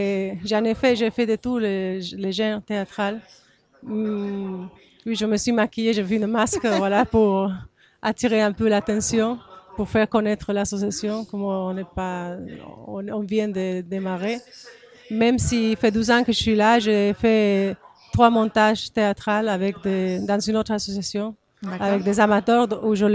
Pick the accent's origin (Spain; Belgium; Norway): Spain; accent: Spanish; French is a second language; now in Gers, France; je viens d'Espagne. Il fait 12 ans que je suis dans le Gers.